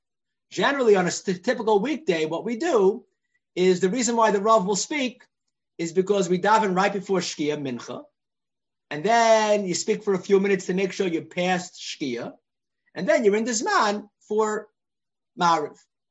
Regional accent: Brooklyn, New York, United States; I remember I grew up in Bar Park.

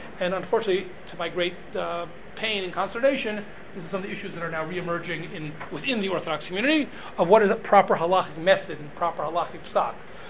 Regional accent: Baltimore, Maryland, United States; So I come from Baltimore, and Rabbi Heinemann, who's a big, big posek and a big person from Baltimore, so he has certain shitas.

